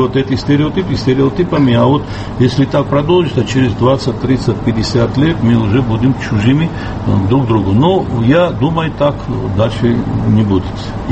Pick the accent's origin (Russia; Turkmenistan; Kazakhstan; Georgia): Georgia; Sukhumi, Abkhazia; я рад, что в моем родном городе, в Сухуми, я нашел моих читателей.